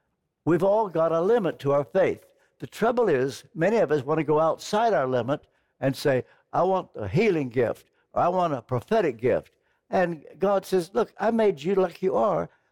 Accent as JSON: {"language": "English", "region": "Kentucky", "country": "United States", "tie": "born or raised there", "said": "You know, I was brought up in Kentucky in the days when there were only 48 states."}